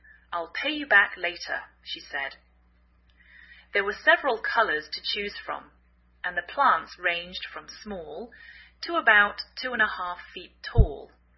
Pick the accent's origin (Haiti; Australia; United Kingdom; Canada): United Kingdom; England; now in United States